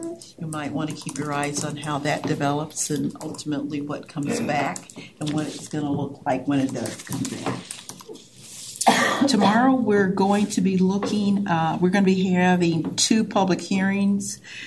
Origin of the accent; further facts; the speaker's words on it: California, United States; Well, this is my home, but I'm a Californian.